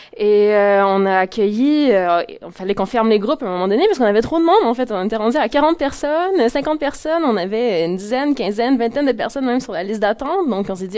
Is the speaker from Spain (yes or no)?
no; Montreal, Quebec, Canada; mon cas à moi est un peu particulier parce que je viens de Montréal, en fait.